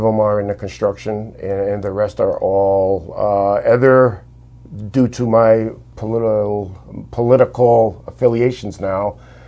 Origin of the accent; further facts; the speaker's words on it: Woonsocket, Rhode Island, United States; I was born and raised in Woonsocket. Single mom. I grew up on welfare, the projects, the whole nine yards, right?